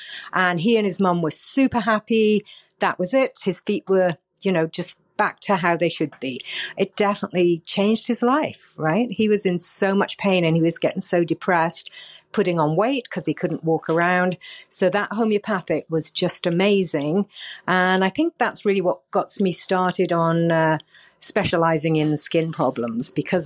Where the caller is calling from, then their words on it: Salmon Arm, British Columbia, Canada; I'm calling from Salmon Arm, British Columbia.